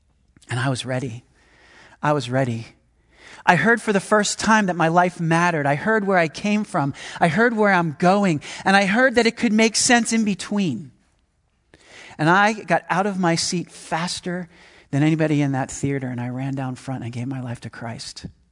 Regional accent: Pennsylvania, United States; When I was 2 years old, we moved to the suburbs of Philadelphia to a small Cape Cod, 3-bedroom, 1.5 bathrooms.

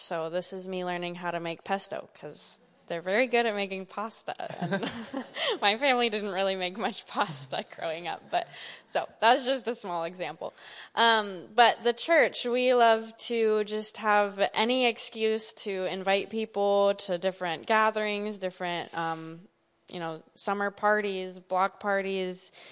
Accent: Alaska, United States; So I'm from Alaska, and I didn't come from a missionary family, but I did come from a strong Christian family.

